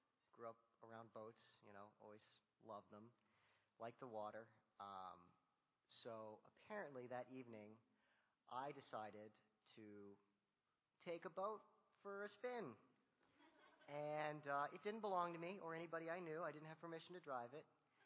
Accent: Naples, Florida, United States; I grew up in Naples, South Florida.

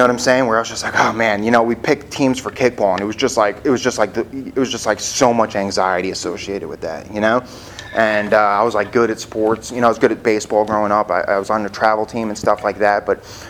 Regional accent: Smithtown, New York, United States; Here's I'm from New York. I'm born and raised in Long Island in Smithtown. You know, it's like a nice neighborhood.

